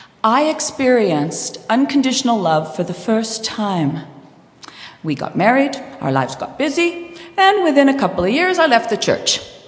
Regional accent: Ontario, Canada; born there; I was born in Northern Ontario to parents, non-Christian parents

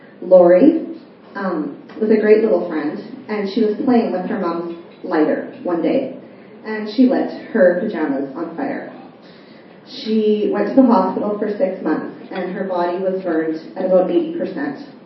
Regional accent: Regina, Saskatchewan, Canada; born there; 40 years ago, I was born in Regina. I was born to two teenage parents that were very young.

